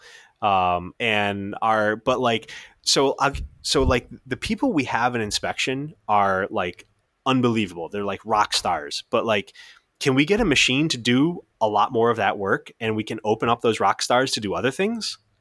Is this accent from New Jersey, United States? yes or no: yes; New Jersey, United States; Now I grew up in Jersey, so I don't exactly have yeah. the accent.